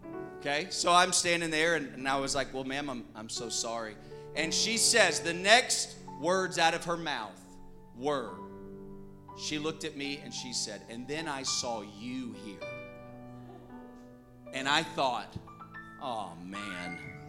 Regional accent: Arkansas, United States; And I'm from Arkansas. So, one, forgive me. Two, I have an accent, I'm sure. So if I say some words, you're like, what does that mean? It's just chalk it up to Arkansas.

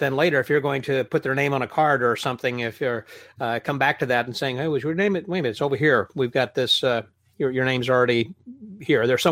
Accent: Illinois, United States; I'm not from Scotland, but I think you'd like the land where I'm from, which is actually from Illinois.

